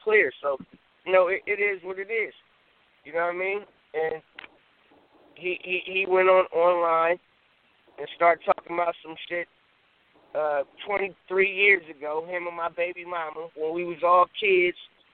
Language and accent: English; Los Angeles, California, United States; born and raised in South Central L.A., not the Valley, nigga, not motherfucking Santa Monica